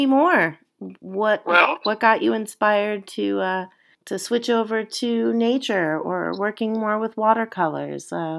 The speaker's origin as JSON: {"language": "English", "town": "Baltimore", "region": "Maryland", "country": "United States", "tie": "born or raised there", "said": "As growing up in Baltimore, as a Baltimore Hun, I have great memories of Jim and his works"}